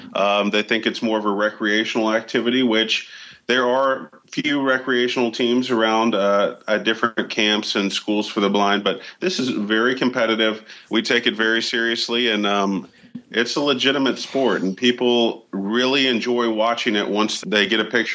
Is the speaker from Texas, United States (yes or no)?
yes; Houston, Texas, United States; from Houston, Texas.